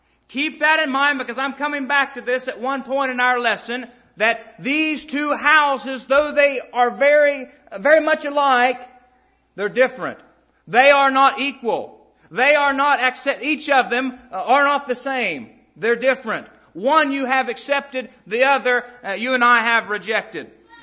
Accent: West Virginia, United States; Over in Doddridge County, perhaps it's in Harrison County. I grew up in Doddridge County.

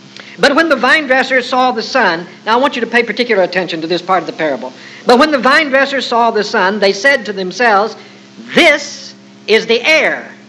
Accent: United States; because I'm an American and I'm used to the right hand extended at some distance.

